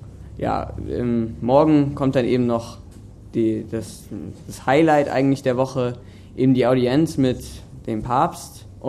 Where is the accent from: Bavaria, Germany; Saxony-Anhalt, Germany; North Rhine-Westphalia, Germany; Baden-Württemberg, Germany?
Bavaria, Germany; Poing; ich komme aus dem Bistum München und Freising, um genau zu sein aus Poing bei München.